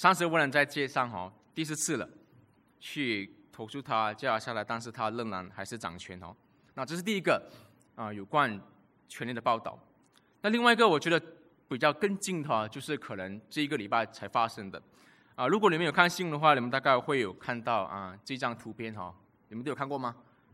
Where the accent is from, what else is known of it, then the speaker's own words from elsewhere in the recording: Malaysia; 我跟他讲说我是马来西亚人，他们第一个反应是为什么你会说中文，我说因为我是马来西亚华侨